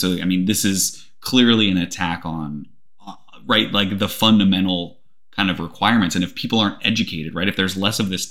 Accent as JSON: {"language": "English", "country": "United States", "said": "it feels, frankly, bad as an American"}